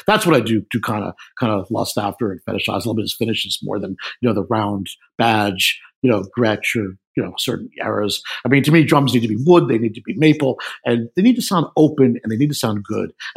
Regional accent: New York City, New York, United States; I grew up in New York City. I do drive, but I know a lot of people who never learned because they live in New York City.

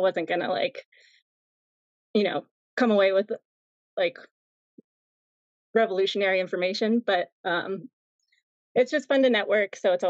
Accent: New England, United States; And I'm actually originally from New England, and I'm a longtime listener of the podcast.

